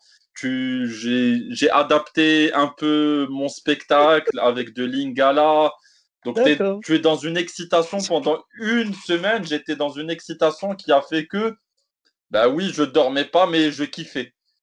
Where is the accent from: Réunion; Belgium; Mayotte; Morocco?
Morocco; j'ai des origines noires, je suis marocain, maghrébin, africain